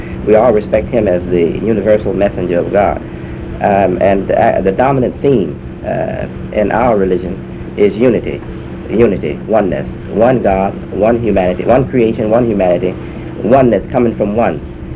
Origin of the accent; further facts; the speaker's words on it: United States; Now, I have, as any American would be, I've been very much burdened by that situation.